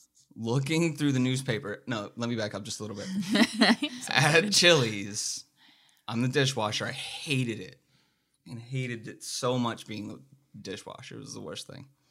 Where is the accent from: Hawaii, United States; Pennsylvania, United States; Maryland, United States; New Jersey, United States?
Pennsylvania, United States; Altoona; So we moved close to a city. I mean, I came from Altoona, Pennsylvania.